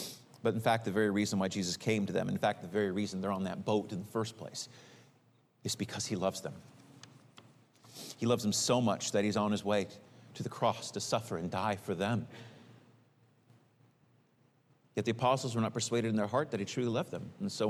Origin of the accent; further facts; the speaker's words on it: Fresno, California, United States; I grew up in Fresno, California.